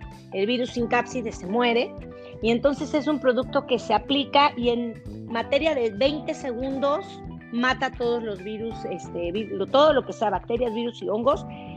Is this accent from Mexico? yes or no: yes; Mexico City, Mexico; born there; also born or lived in United States; Orgullosamente soy mexicana, nacida en Ciudad de México, de padres mexicanos, mi mamá es de la zona de Chiapas y para mí todos los años que viví en Estados Unidos era un gran orgullo poder ofrecer productos mexicanos.